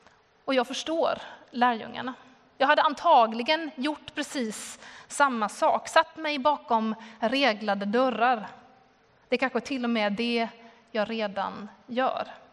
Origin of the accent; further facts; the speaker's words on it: Skåne, Sweden; Där jag kommer ifrån och där jag har varit de senaste dagarna på Österlen